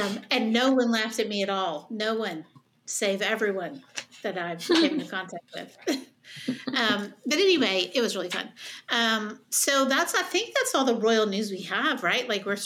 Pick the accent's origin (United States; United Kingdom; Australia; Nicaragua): United Kingdom; England; I'm English as they come.